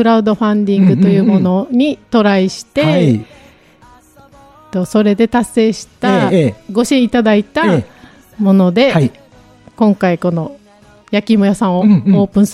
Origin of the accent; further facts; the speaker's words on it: Okinawa, Japan; born there; 私は沖縄県生まれの38歳、はい、娘が2人います。